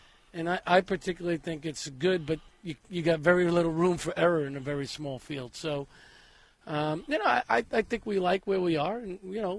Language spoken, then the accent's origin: English; Brooklyn, New York, United States; We're winners. I mean, we come from Brooklyn.